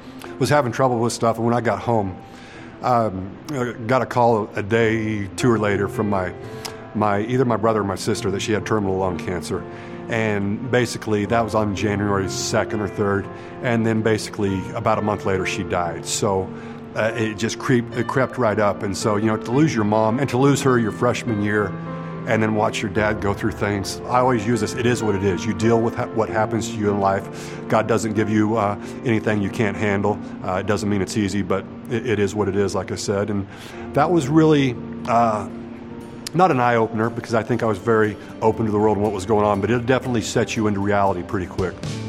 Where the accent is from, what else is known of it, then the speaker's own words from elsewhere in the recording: Rosehill, Kansas, United States; also born or lived in Malvern, Kansas; You know, I grew up in Malvern, Kansas, up to fourth grade, and then my father decided he wanted to farm, and we moved over to Rosehill, Kansas, and that's where I went, spent fifth grade through high school.